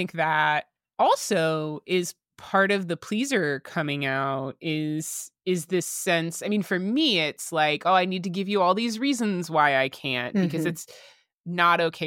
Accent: Las Vegas, Nevada, United States; my situation is that I grew up in Las Vegas. My immediate family is still there.

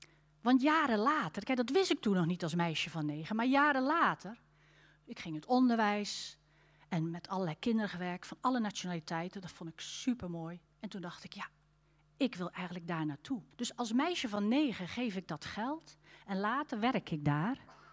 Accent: Limburg, Netherlands; Het was in Roermond. Ik kom uit Limburg. Dus dat was eigenlijk zo'n beetje 3 landen bij elkaar.

